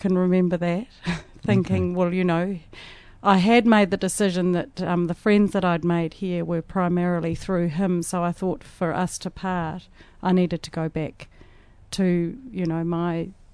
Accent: Dunedin, Otago, New Zealand; moved away as an adult; now in Melbourne, Australia; Dunedin, New Zealand.

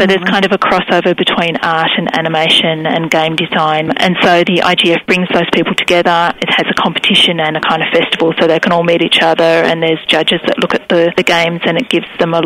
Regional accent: Sweden; I'm from Sweden.

